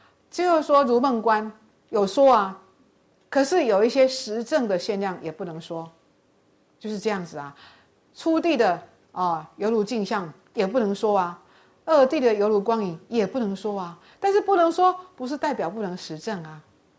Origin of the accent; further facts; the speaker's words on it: Taiwan; 我们台湾话叫妖兽啦，